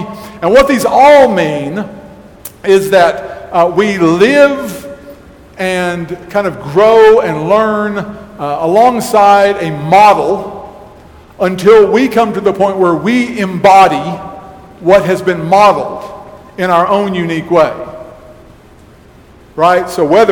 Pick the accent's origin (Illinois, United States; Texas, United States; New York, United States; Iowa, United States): Texas, United States; But for those of us who were brought up in Texas, maybe from childhood